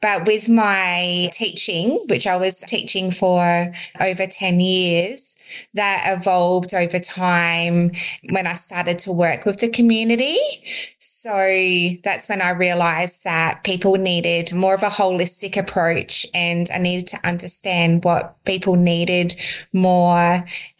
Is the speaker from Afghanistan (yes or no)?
no; South Australia, Australia; I grew up in South Australia. I was a farm girl, and we do have a very close family.